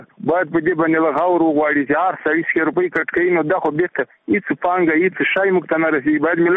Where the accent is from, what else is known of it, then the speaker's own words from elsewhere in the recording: Ghazni, Afghanistan; د غزنی ولایت یم.